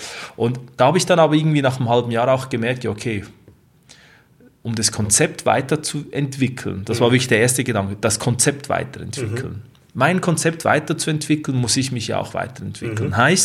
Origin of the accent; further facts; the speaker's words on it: Switzerland; accent: Swiss German; Ja, entschuldige für mein Dialekt.